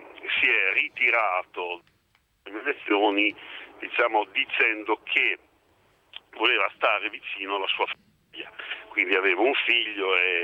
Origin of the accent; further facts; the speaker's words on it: Bologna, Emilia-Romagna, Italy; Io sono di Bologna